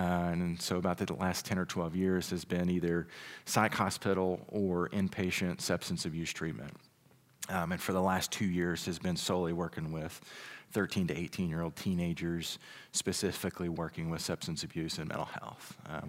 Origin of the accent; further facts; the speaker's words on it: Saginaw, Michigan, United States; also born or lived in Chattanooga; So I grew up in Saginaw, so I'm a local boy. Just lived here. I lived in Chattanooga, Tennessee for about 8 years.